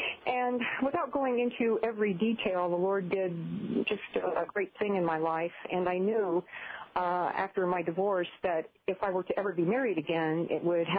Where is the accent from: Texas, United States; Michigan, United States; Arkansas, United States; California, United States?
Arkansas, United States; Hot Springs; born there; Now, I was born in Arkansas. I was born in Hot Springs while my dad was in the Korean War.